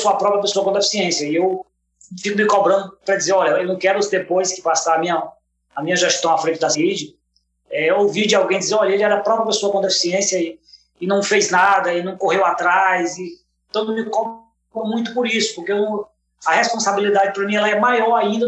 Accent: Maranhão, Brazil; now in Teresina, Brazil; sou oriundo do interior do Maranhão, cheguei em Teresina ainda no ano de 91, 92, eu vim para estudar

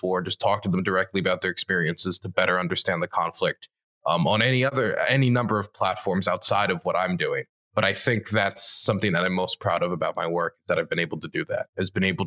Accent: Maryland, United States; because I really love my home state of Maryland. I really hate leaving it for any extended period of time.

